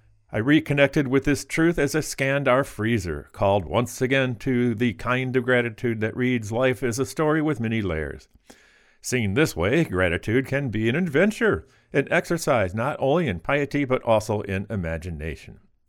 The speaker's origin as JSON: {"language": "English", "region": "Louisiana", "country": "United States", "said": "a popular dish in my home state of Louisiana"}